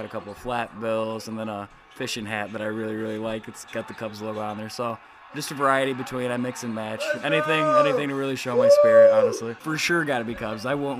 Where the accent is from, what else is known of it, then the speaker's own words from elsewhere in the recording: Dixon, Illinois, United States; I'm a senior at NIU here, and I'm from Dixon, Illinois.